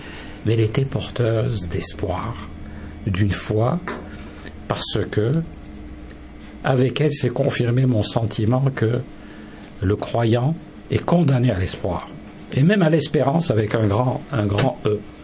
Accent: Algeria; je suis un Algérien, hein, plein d'ego

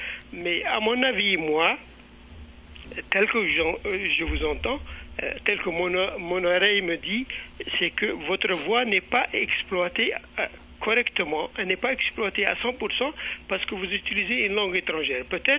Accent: Algeria; now in Canada; moi je suis algérien qui habite au Canada

